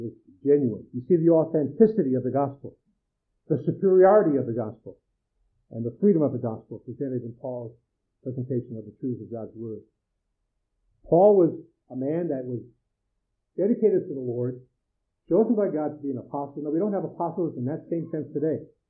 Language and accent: English; Yonkers, New York, United States; I'm thinking of the man that was very involved in our assembly growing up in Yonkers, who was our youth leader.